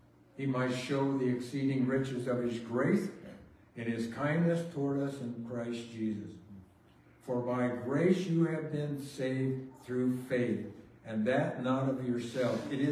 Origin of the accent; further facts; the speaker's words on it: Tonasket, Washington, United States; moved away; I grew up in Tenasket, Norville. Went to high school in Norville, Tenasket. Left here some 50, probably closer to 60 years ago now.